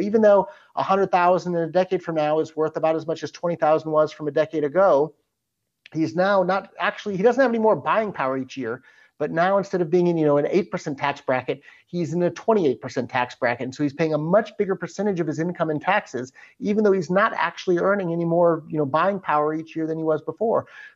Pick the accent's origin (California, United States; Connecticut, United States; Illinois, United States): California, United States; Yeah, I'm because that was my childhood, my upbringing, it didn't seem strange or abnormal at the time.